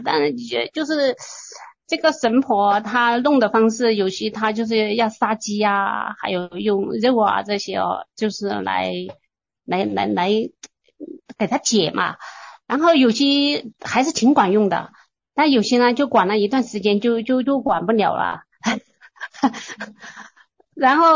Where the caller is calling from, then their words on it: Guiyang, Guizhou, China; 哦，我是贵州贵阳这边的。